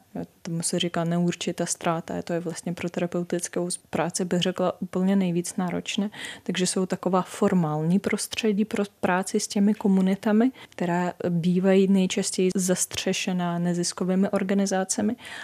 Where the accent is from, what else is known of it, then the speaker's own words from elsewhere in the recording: Eastern Ukraine, Ukraine; Czech is a second language; now in Czech Republic; Já se pamatuju, když jsem byla puberťáčka, tak jsme se styděli za to, že jsme Ukrajinci. Bylo vlastně víc cool se hlásit k Rusům a víc cool hledat ve svém rodokméně nějakého Rusa, protože jsme chtěli patřit k tomu impériu. Já mluvím o své malé komunitě na východě.